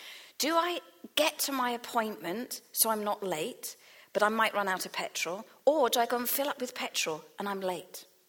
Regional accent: England, United Kingdom; moved away as an adult; now in Wales; being English, arriving in Wales 20 odd years ago, a bit longer than that now

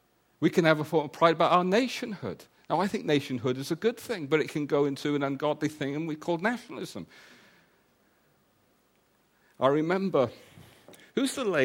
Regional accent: Wales, United Kingdom; And sometimes I think as Welsh people, we kick ourselves in the foot.

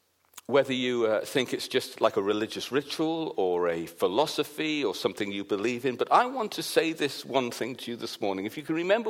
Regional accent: Wales, United Kingdom; because I am originally from Wales.

